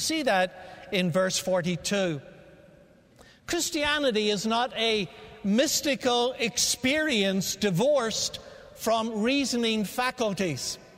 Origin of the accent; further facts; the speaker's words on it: Belfast, Northern Ireland, United Kingdom; accent: Irish; now in United States; I fear I have lived so long in America today that my Irish accent is almost gone. I was on a trip recently back to Ireland, flew into Dublin, got on a bus to Belfast, my home